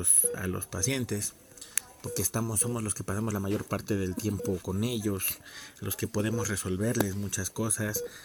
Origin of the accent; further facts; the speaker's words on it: Mexico City, Mexico; now in State of Mexico, Mexico; soy de la Ciudad de México, actualmente radico en el Estado de México